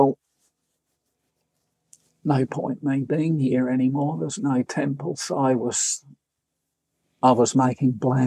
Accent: Australia; I said, yes, I'm from Australia.

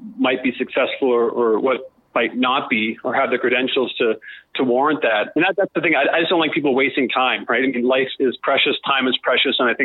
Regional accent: Australia; I think a lot of it actually has to come with, you know, being Australian and being in this part of the world and that whole tyranny of distance.

